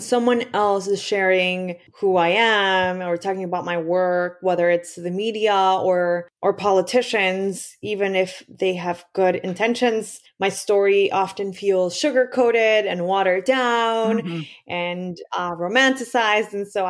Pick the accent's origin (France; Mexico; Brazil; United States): Mexico; Michoacán; from Michoacán, which is actually my home state in Mexico, all the way to Canada, and then migrates all the way back home to Michoacán. Personally, for me, it reminds me of home because this is, Monarca is big in my state.